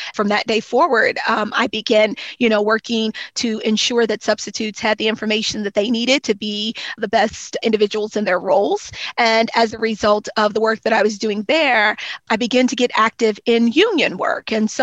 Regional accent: Louisville, Kentucky, United States; moved away as an adult; now in Washington, United States; I came to Washington State from Louisville, Kentucky in 2015.

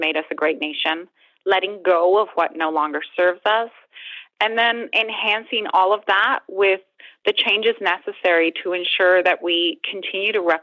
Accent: Canada; I love Canada, and I am grateful every single day for the foundation being Canadian gives me.

